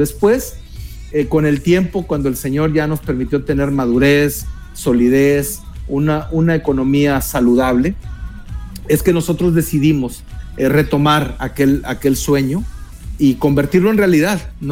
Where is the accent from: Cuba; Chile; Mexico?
Mexico; northern Mexico; now in United States; En ese tiempo inmigré acá donde estoy ahora, los Estados Unidos. Yo soy mexicano, del norte de México. Y mi papá era ya residente legal de los Estados Unidos, así es de que él me arregló la residencia en aquel entonces.